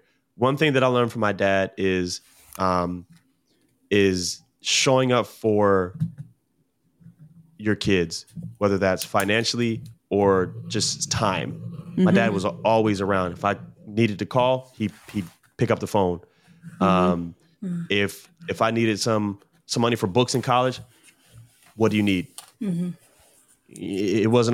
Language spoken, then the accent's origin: English; Baltimore, Maryland, United States; Like, I grew up in Baltimore, you know, like that's just what it is out there.